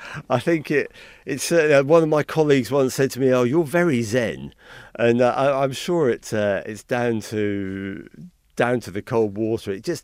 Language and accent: English; Brighton, South East England, United Kingdom; I come from Brighton